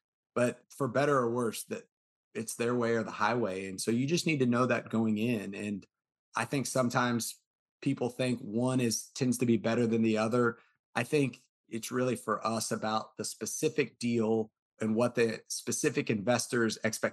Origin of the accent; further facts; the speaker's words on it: Texas, United States; And so I'm a Texan, and I joke about this a lot with our partners